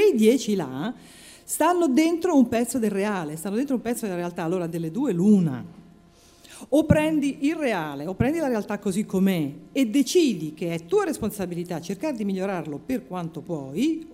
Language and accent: Italian; France; Italian is a second language; lo sento nel mio paese, in Francia, l'ho sentito ridire anche in Italia